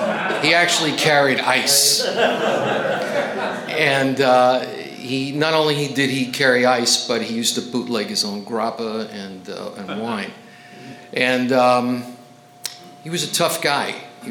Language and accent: English; Astoria, Queens, New York, United States; Obviously, I'm not from West Covina. I come from a little area called Astoria, Queens, New York.